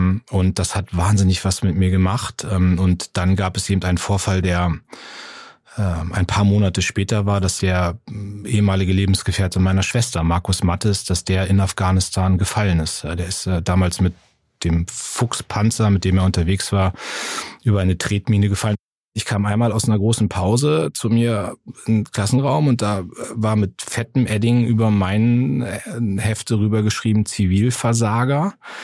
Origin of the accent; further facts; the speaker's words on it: Munster, Lower Saxony, Germany; also born or lived in Soltau; ich bin in Munster geboren, also ich bin in Soltau geboren, im Krankenhaus, aber in Munster aufgewachsen, habe da mein Abitur gemacht, lebe da auch immer noch, bin da jede freie Minute.